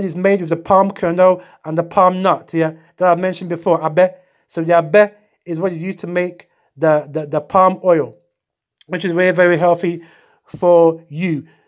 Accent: Ghana; back in the day when I was growing up in Ghana

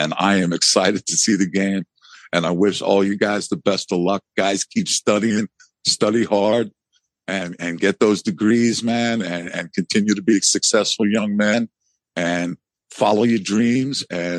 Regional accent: New York, United States; And now what I'm seeing, being a New Yorker, I'm seeing it start to grow into the inner cities.

